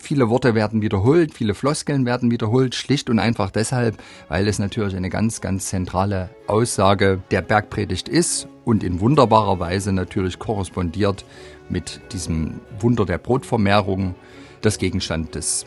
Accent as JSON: {"language": "German", "town": "Leipzig", "region": "Saxony", "country": "Germany", "said": "Ja, wir beide als Leipziger wissen ja auch, dass man in Leipzig durchaus mit einigem Stolz auf das alles schaut, was man hier so erreicht hat"}